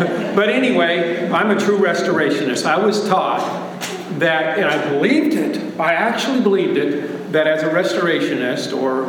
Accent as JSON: {"language": "English", "country": "United States", "said": "I'm from the United States nationwide."}